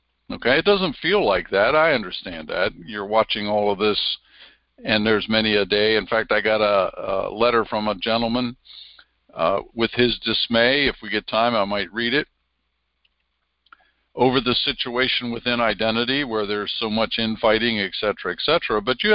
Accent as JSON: {"language": "English", "region": "Pennsylvania", "country": "United States", "accent": "Pennsylvania Dutch", "said": "And that's only going from central Pennsylvania to New Jersey. That's a few hundred miles. And yet my accent was Pennsylvania Dutch."}